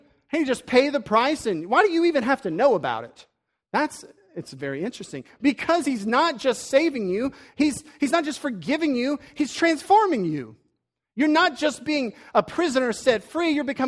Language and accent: English; the South, United States; We'll call him Brother Morality because we're from the South, right?